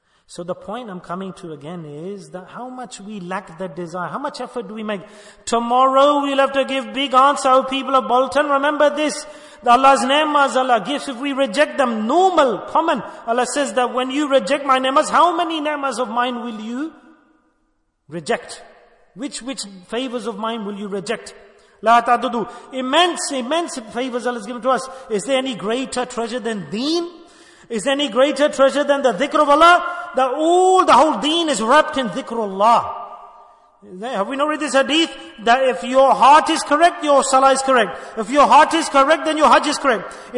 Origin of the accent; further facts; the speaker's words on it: Dera Ghazi Khan, Punjab, Pakistan; And just like I came from Dera Ghazi Khan and I came, and this silsila spread.